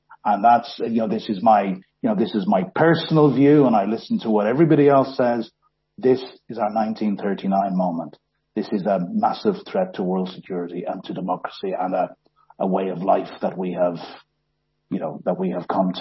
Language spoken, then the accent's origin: English; Ireland; now in United Kingdom; Well, look, like being Irish, I live in Britain